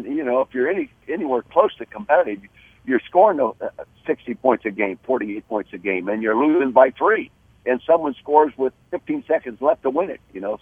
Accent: Calistoga, California, United States; I grew up in Calistoga at the north end of Napa Valley.

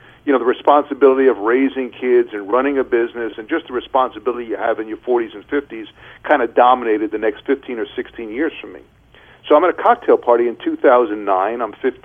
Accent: New York, United States; I grew up on E in Long Island in the 60s, 50s and 60s as a huge Pirate fan.

